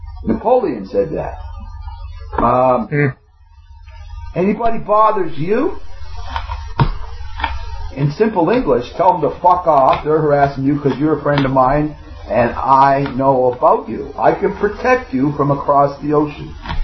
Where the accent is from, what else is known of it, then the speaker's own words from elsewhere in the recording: Canada; Because I'm a Canadian, not a Yankee.